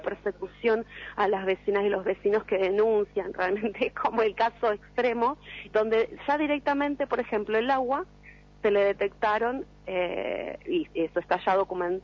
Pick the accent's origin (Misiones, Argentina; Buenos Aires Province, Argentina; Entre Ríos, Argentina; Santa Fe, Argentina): Buenos Aires Province, Argentina; Quilmes; Yo soy de la localidad de Quilmes.